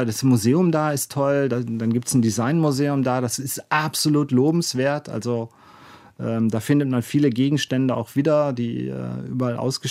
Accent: Essen, North Rhine-Westphalia, Germany; Zeche Zollverein, Weltkulturerbe, als Essener, ich sage ja immer irgendwie, da entwickelt man natürlich so eine Heimatliebe

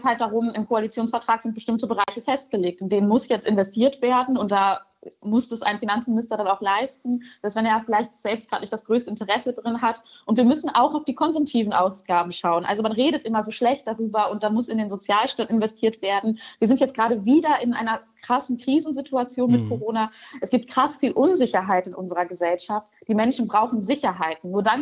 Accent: North Rhine-Westphalia, Germany; Ich komme aus dem Ruhrgebiet. Ich weiß, wie das aussieht, wenn so ein Strukturwandel nicht funktioniert.

